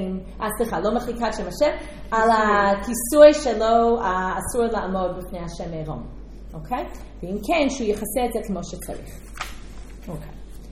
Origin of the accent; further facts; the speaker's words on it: United States; now in Israel; כשאני גדלתי בארצות הברית זה היה מאוד מקובל